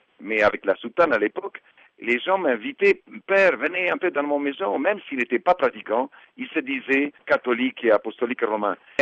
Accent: Argentina; now in Madagascar; Je venais de l'Argentine, où on mangeait à sa faim.

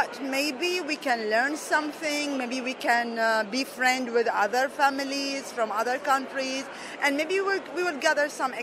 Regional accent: Baghdad, Baghdad Governorate, Iraq; We came from Baghdad via Beirut. We stayed overnight in Beirut, and we are so thrilled.

